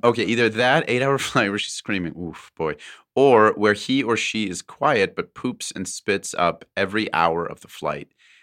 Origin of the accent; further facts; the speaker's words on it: Portland, Oregon, United States; I'm from Portland, Oregon.